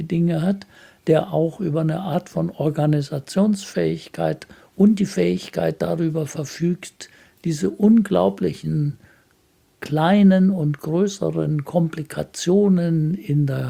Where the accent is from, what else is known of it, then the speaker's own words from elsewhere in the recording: Bavaria, Germany; now in Bremen, Germany; ich komme aus Franken und die Berge fehlen mir. Oder auch nur das Mittelgebirge fehlt mir. Aber ansonsten finde ich es wunderbar, in Bremen zu leben.